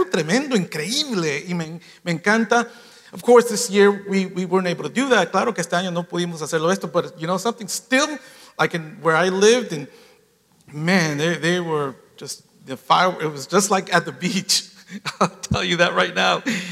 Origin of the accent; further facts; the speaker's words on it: New York, United States; See, I'm from New York, so I like the sour, the hot mustard, like Coney Island hot dog, you know?